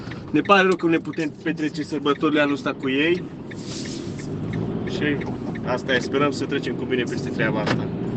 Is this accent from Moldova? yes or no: no; Târgu Mureș, Mureș County, Romania; Mi este foarte dor, sunt din Târgu Mureș.